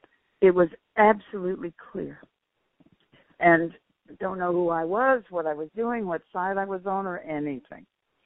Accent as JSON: {"language": "English", "region": "Virginia", "country": "United States", "said": "we went on a tour of Virginia, because I'm from Virginia, and it's such a historical place."}